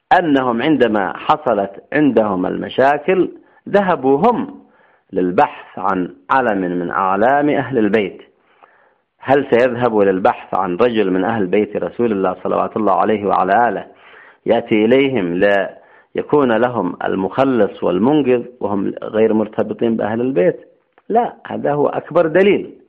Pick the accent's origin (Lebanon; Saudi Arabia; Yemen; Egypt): Yemen; بقي ثابتا وأصيلا تتوارثه الأجيال في بلدنا اليمن جيلا إثر جيل.